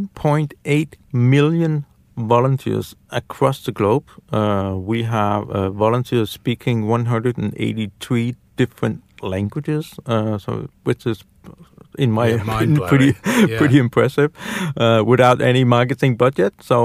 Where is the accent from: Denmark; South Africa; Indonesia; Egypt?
Denmark; English is a second language; I come from Denmark, it's a very small country